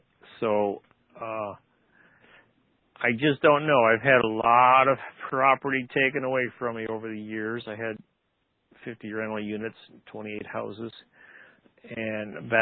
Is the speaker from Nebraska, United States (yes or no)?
yes; Omaha, Nebraska, United States; I was raised around Omaha, Nebraska. That's why I talk about Nebraska a lot.